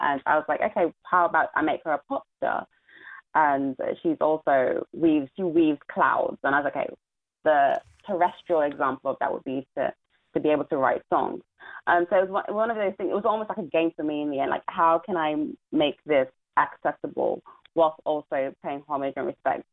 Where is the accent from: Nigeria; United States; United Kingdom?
Nigeria; And also, I'm Nigerian.